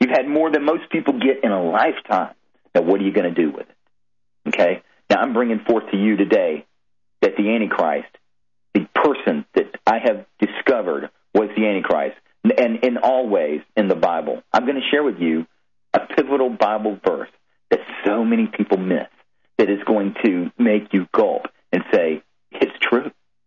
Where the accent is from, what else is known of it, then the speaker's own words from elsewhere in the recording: Columbus, Georgia, United States; I grew up in Columbus, Georgia. And it's like a melting pot because of the base there.